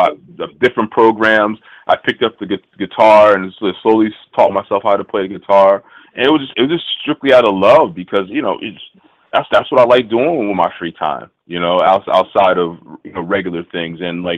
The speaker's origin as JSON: {"language": "English", "town": "Lakewood", "region": "New Jersey", "country": "United States", "tie": "born or raised there", "said": "And one of the gentlemen from … is from my hometown, you know. He lived in my hometown, Lakewood, New Jersey"}